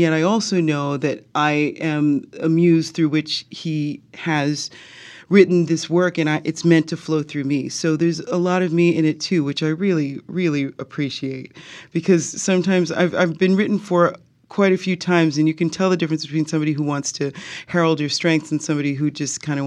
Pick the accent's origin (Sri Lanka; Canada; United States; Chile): Canada; I mean, I'm Canadian, so I have a different system under which I live